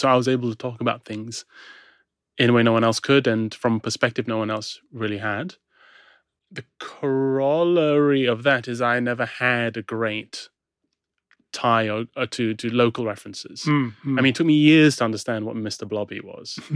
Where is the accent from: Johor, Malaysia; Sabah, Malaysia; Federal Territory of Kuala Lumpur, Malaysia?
Sabah, Malaysia; growing up in Sabah. I spoke English predominantly and I looked white. I mean, in Malaysia, I look white. Here, I look Asian.